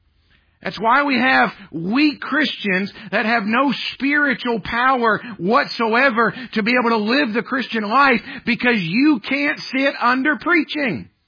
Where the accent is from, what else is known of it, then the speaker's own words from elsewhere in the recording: New England, United States; Now, listen, I'm with you. I'm from New England.